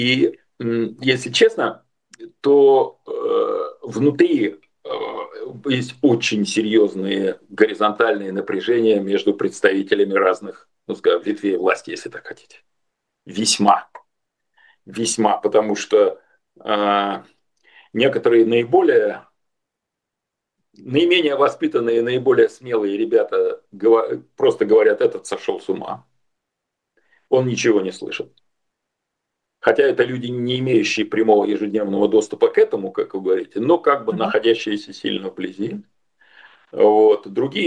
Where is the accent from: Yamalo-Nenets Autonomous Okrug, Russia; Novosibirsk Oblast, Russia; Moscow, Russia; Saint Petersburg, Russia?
Saint Petersburg, Russia; Вы не забывайте, что я из Питера родом.